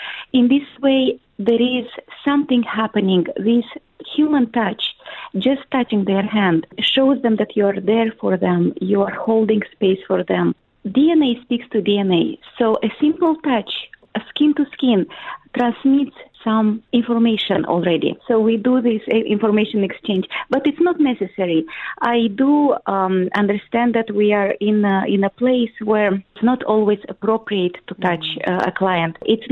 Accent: Moldova; English is a second language; I come from Moldova. It's a small country in Eastern Europe.

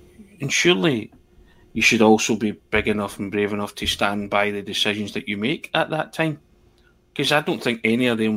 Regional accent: East Kilbride, Scotland, United Kingdom; I think everybody knows I'm from East Kilbride, which is just down the hill from Hampden

